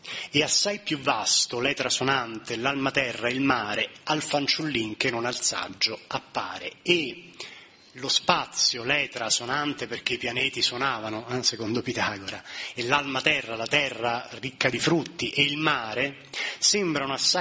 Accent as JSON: {"language": "Italian", "town": "Macerata", "region": "Marche", "country": "Italy", "said": "Le colline maceratesi, sì, carine, graziose, io vengo da Macerata, lo so che sono belle"}